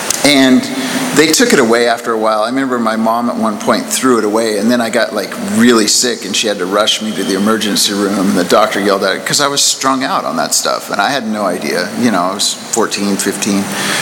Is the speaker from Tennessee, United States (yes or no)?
no; Washington, United States; I grew up in Washington State on a farm, and I'm the youngest kid of, like, four kids.